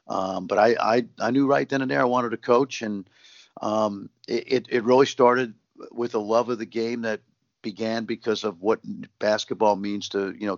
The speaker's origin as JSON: {"language": "English", "town": "New York City", "region": "New York", "country": "United States", "tie": "born or raised there", "said": "But when I was growing up in Brooklyn, and I've had this conversation with many people"}